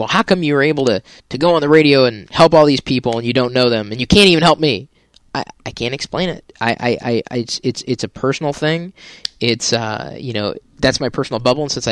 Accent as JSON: {"language": "English", "region": "Midwest", "country": "United States", "tie": "born or raised there", "said": "A lot of it even boils down to growing up in the Midwest versus growing up in the South where she grew up."}